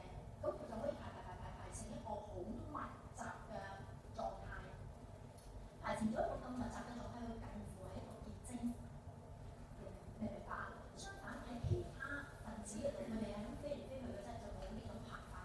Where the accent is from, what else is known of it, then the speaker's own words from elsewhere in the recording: Guangdong, China; 咁點樣用我哋廣東人嘅生活經驗？